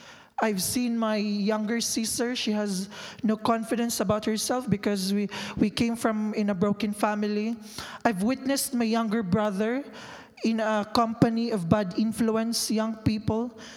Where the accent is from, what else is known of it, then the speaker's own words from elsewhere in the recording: Iligan, Northern Mindanao, Philippines; I came from Mindanao, so it's like, there are three main islands in the Philippines, so Luzon, Visayas, and Mindanao. So I am in Mindanao. We call our city Iligan City. And I came from a very poor family.